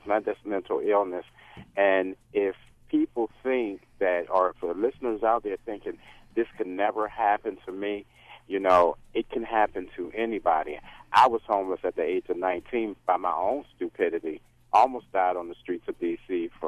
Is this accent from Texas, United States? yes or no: no; Washington, District of Columbia, United States; now in Baltimore, United States; I'm originally from Washington, D.C.